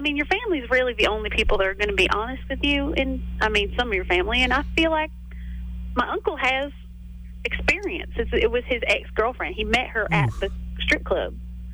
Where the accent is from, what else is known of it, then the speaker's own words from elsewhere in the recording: Paulding, Georgia, United States; I'm from Paulding.